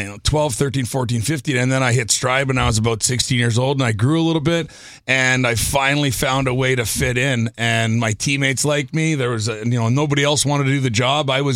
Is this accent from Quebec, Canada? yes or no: no; Moose Jaw, Saskatchewan, Canada; I came from Moose Jaw, Saskatchewan, so it's not a whole heck of a lot better.